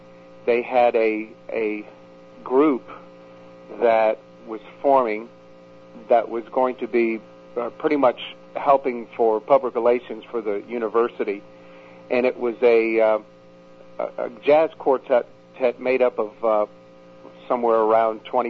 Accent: Norfolk, Virginia, United States; also born or lived in Waterville, Maine; I was born in Maine, up around Waterville area, near Augusta, and was relocated with my parents down to Norfolk, Virginia, where they started square dancing.

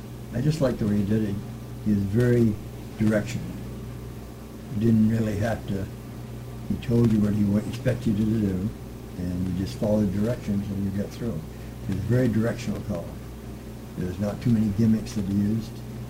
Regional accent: Bucksport, Maine, United States; also born or lived in Massachusetts; I was born right here in Bucksport, and in my schooling in this area, and then we moved to Massachusetts where I graduated up there, and came back to Skowhegan, Maine

